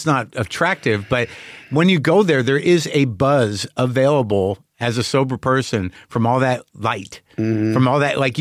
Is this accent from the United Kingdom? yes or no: no; New Mexico, United States; Well, I mean, I grew up in New Mexico, but my people are from Jersey.